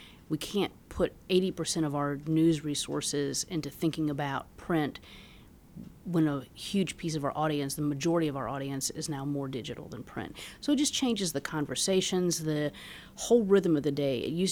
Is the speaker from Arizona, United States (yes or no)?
no; Troy, Illinois, United States; I grew up in Troy, Illinois, and there was a little weekly paper, and we got to go into those offices to produce our high school paper.